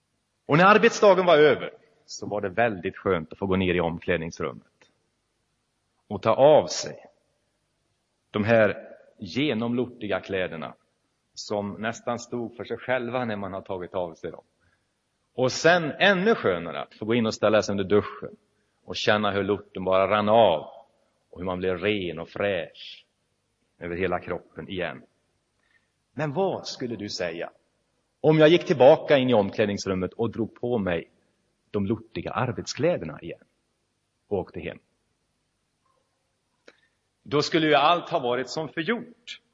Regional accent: Karlstad, Värmland, Sweden; Ett tegelbruk som låg 7 kilometer utanför min hemstad Karlstad som jag då bodde i.

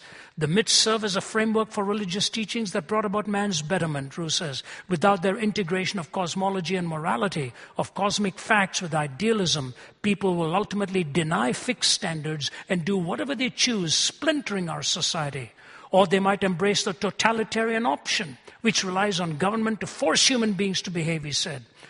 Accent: Delhi, India; moved away as an adult; You know, I grew up in India, lived in Delhi till I was 20. India is my homeland.

